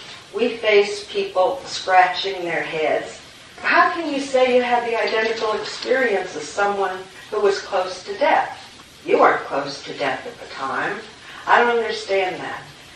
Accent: Ohio, United States; I fell in love with your mountains here. I'm from Ohio.

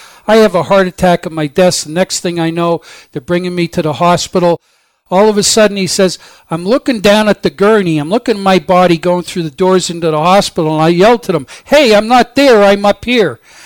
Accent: New York, United States; And I thought, you know, I'm from New York, I like to shock people, I said.

